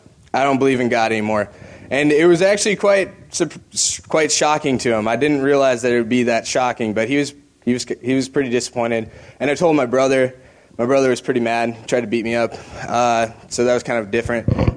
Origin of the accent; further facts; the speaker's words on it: Thief River Falls, Minnesota, United States; I'm from Thief River Falls, Minnesota. It's like way up in Minnesota, if you ever know where Minnesota is.